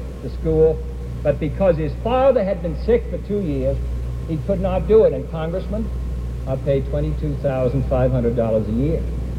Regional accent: Boston, Massachusetts, United States; I come from Boston, Massachusetts, near Faneuil Hall, where for a whole period of years, meetings were held by interested citizens in order to lay the groundwork for American independence.

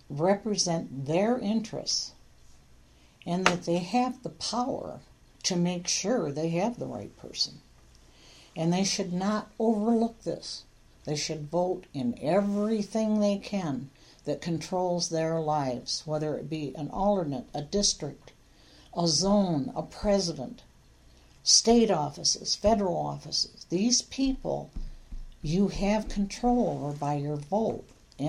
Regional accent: Lansing, Michigan, United States; I grew up in Lansing on the north side on Vermont Avenue.

